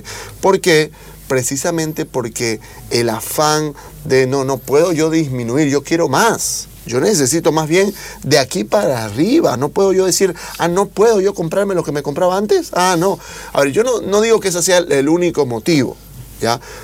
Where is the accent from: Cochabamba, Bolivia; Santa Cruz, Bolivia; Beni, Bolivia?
Beni, Bolivia; Trinidad; moved away; Yo que vengo de una ciudad más al norte y más pobre, vivo acá hace 20 años, pero yo nací allá en el Beni, en Trinidad.